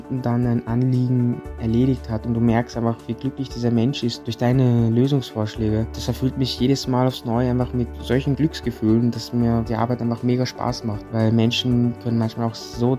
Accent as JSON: {"language": "German", "region": "Vienna", "country": "Austria", "tie": "born or raised there", "said": "Also ich bin … ich bin 18 Jahre alt, ich bin in Wien geboren und aufgewachsen"}